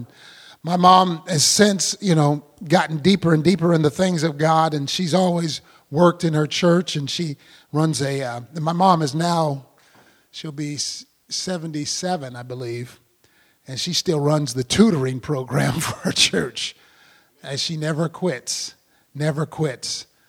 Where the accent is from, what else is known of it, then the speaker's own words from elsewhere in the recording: Seattle, Washington, United States; also born or lived in Wichita, United States; We grew up here in Seattle area. I was actually born in Wichita but didn't live there. My dad was transferred from Boeing in Wichita to Boeing in Seattle.